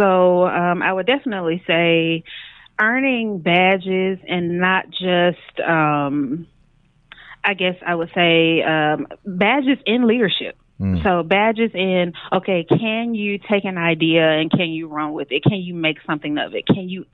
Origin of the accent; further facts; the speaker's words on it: Shreveport, Louisiana, United States; So I grew up in Shreveport, Louisiana, born and raised, so I'm a Southern girl through and through.